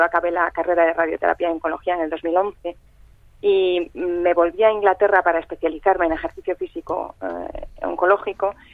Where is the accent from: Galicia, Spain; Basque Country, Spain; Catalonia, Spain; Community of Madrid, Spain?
Galicia, Spain; moved away as an adult; also born or lived in United Kingdom; Porque yo viví en Reino Unido y o sea, he vivido en Galicia muchos años, que yo soy gallega, pero cuando ya era mayor me fui al Reino Unido y allí estudié dos carreras.